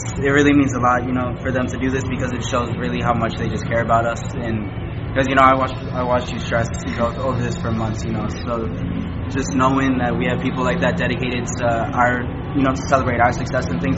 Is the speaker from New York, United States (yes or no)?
no; Maryland, United States; Born and raised in Maryland, I'm a proud Eritrean.